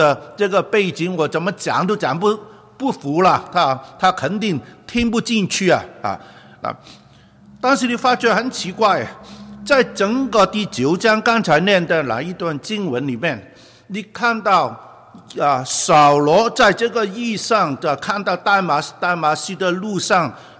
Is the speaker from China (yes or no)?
yes; Guangdong, China; 就是我们广东人说是身家清白